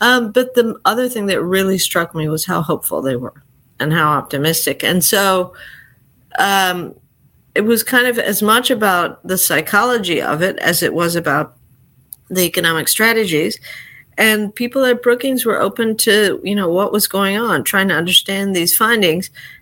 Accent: Peru; I'm from Peru. I grew up

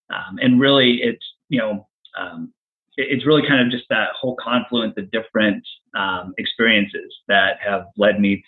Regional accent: Oregon, United States; So I grew up in Oregon, was a runner, ran in college, have been competing since then.

